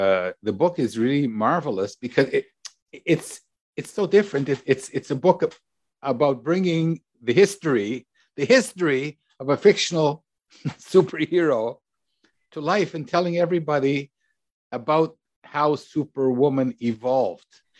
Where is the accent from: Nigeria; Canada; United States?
Canada; you'll have to help me here, Kirsten. I'm from Canada. What are underoos?